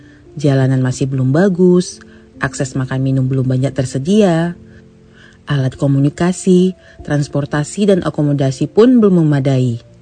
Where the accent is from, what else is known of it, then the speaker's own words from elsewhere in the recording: Padangsidimpuan, North Sumatra, Indonesia; saya merupakan salah satu anggota misdinar di sebuah paroki di kampung halaman saya di Kota Padang Sidimpuan, Sumatera Utara.